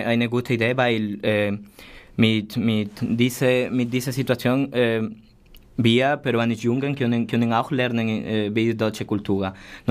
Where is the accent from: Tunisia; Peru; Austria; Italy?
Peru; German is a second language; now in Freiburg, Germany; ich komme natürlich aus Peru auch.